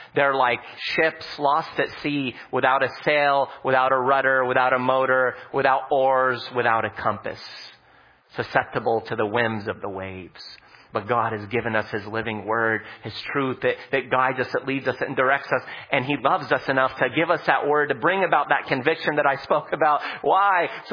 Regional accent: Lebanon; now in United States; You know, when I came here from Lebanon, I immediately noticed how so different things were from where I grew up.

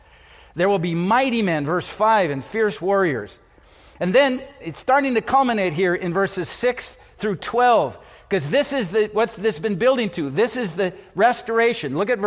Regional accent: Iowa, United States; but I'm from Iowa. Storm clouds are good. You love storm clouds. They bring rain.

